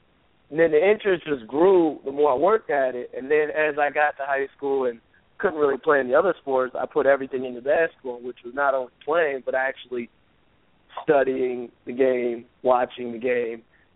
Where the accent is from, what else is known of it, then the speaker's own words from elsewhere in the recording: Largo, Maryland, United States; now in Norfolk, United States; I'm from Largo, Maryland. I actually currently am residing in Norfolk.